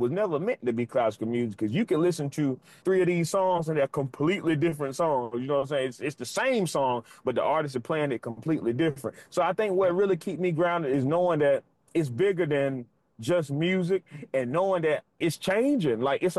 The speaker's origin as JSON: {"language": "English", "region": "Georgia", "country": "United States", "said": "But at the end of the day, I am from West Georgia, and the blues I am presenting is West Georgia blues."}